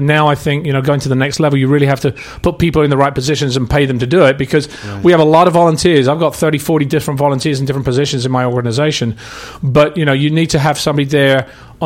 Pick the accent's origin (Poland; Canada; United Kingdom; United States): United Kingdom; London; born there; I was born in London. I from an Italian mother, English father.